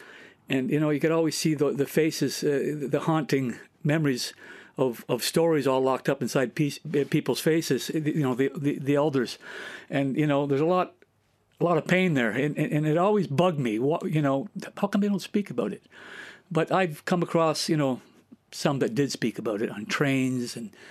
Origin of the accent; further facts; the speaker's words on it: Kingston, Ontario, Canada; born there; Yes, I was born in Canada, Kingston, Ontario. Went to a school called Robert Meek Public School. Came from a family of nine boys and one girl. My father is Ukrainian.